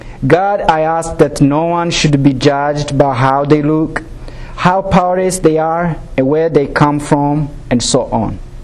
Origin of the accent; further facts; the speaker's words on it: Rwanda; I'm going to try to give you a little bit about my background. I'm from Rwanda, like you heard.